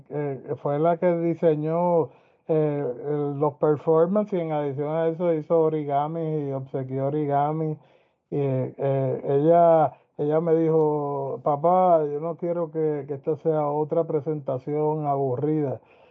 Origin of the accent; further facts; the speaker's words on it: Puerto Rico; Y estoy trabajándolo con un grupo étnico que somos los puertorriqueños.